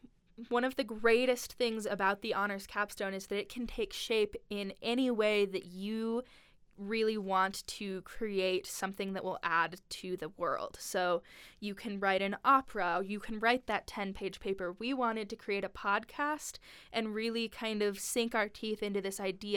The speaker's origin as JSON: {"language": "English", "region": "Wyoming", "country": "United States", "tie": "born or raised there", "said": "Like I said earlier, I was born and raised in Wyoming. I've spent a lot of time experimenting, exploring Wyoming."}